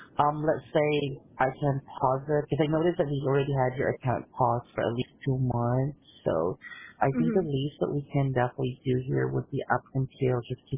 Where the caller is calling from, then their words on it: Philippines; English is a second language